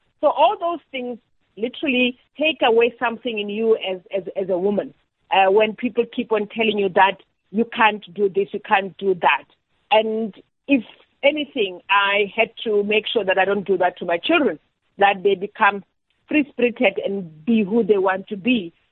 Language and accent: English; Welkom, Free State, South Africa; I grew up in the Free State in Welkom. You know, parents who were so-called middle class at the time because they were teachers. It was a teacher and a nurse